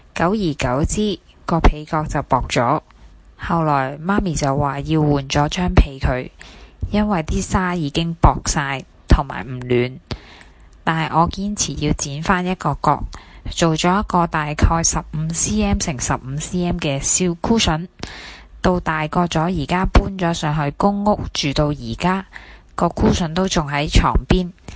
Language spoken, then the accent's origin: Cantonese; Sha Tin, New Territories, Hong Kong; 由细个住喺沙田某个临时房屋区嗰度开始用，